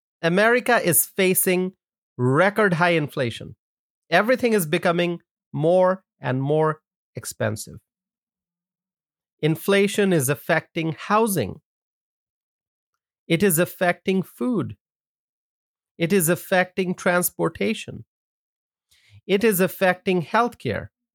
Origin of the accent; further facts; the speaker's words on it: United States; I, as an American consumer, I feel the pain of inflation.